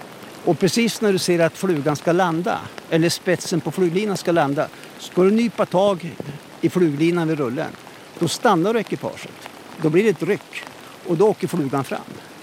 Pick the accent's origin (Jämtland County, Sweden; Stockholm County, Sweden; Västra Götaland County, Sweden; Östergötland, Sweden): Jämtland County, Sweden; de där åren när jag var grabb hemma i Jämtland